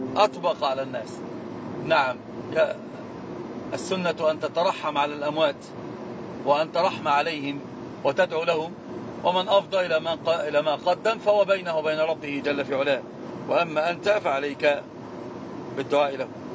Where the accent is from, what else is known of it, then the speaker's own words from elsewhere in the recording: Morocco; لان الدليل اما عندنا في المغرب يقررها فيه